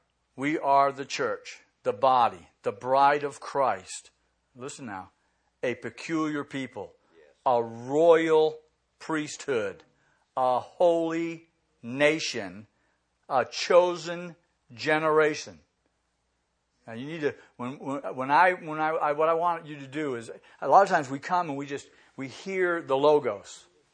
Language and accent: English; Boynton Beach, Florida, United States; This is my hometown, born and raised. I still live on the same street. I'm excited about Boynton Beach.